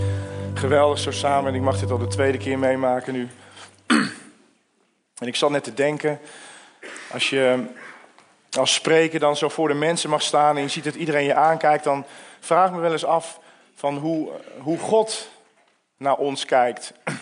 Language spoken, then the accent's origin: Dutch; Veenendaal, Utrecht, Netherlands; Ik kom uit Veenendaal, we hebben 4 kinderen.